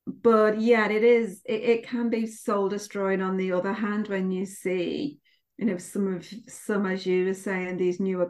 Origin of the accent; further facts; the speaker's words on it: United Kingdom; I'm a bit obsessed with history, especially being a Brit, English history and the Tudors.